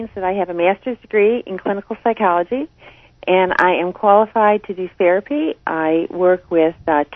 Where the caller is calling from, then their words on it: Illinois, United States; I'm calling from the Chicagoland area.